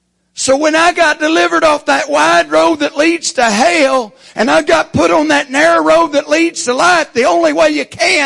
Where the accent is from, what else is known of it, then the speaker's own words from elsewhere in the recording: Locust Grove, United States; And when I grew up 30 years in Locust Grove and somebody would at least invite me to church